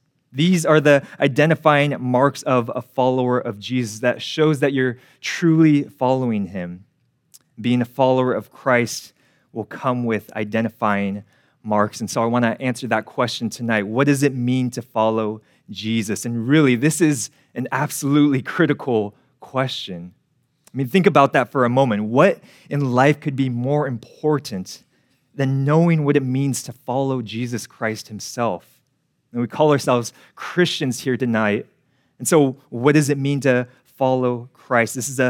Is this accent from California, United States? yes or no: yes; California, United States; Well, for you, I'm from Northern California